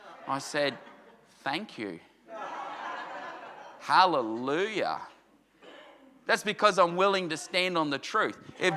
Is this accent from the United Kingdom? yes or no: no; Australia; And we're not taught that as an Australian culture, but I'm learning it more and more that it's okay to stand in your authority and be who you're called to be.